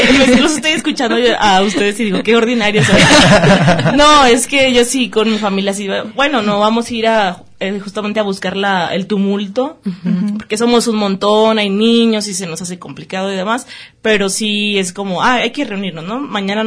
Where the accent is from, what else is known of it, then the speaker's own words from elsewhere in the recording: Mexico; Que iba gestando un poco nuestro ideario como mexicanos.